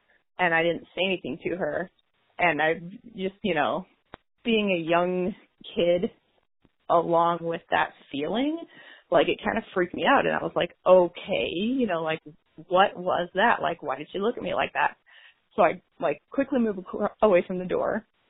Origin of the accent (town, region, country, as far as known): St. Louis, Missouri, United States